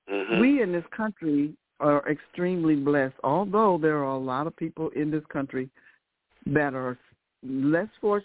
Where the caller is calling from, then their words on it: St. Louis, Missouri, United States; I'm calling from St. Louis.